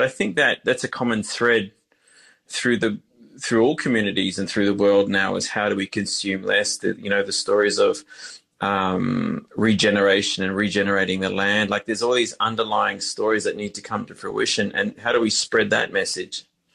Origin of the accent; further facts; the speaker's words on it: Queensland, Australia; I grew up, ultimately ended up growing up in Queensland anyway for the best part of my earlier childhood from the age of, say, three through to 13.